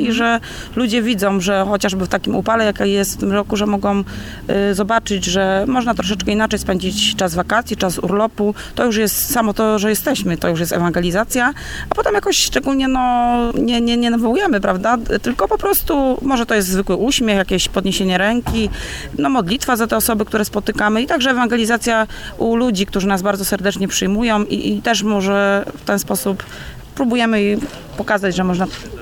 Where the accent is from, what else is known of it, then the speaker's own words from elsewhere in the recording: Lewków, Greater Poland Voivodeship, Poland; Jestem z Lewkowa.